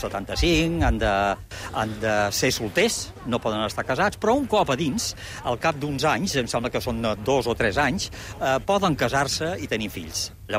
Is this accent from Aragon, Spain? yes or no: no; Barcelona, Catalonia, Spain; now in Rome, Italy; jo sóc català, sóc de Barcelona